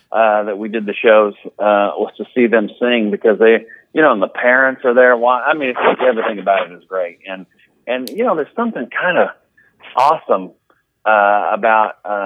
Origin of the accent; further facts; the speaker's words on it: Midwest, United States; And like, I grew up in the Midwest